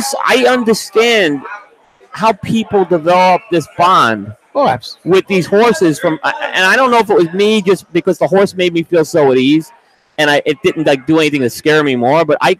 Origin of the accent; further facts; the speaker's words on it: New York City, New York, United States; I mean, like I said, I grew up in New York City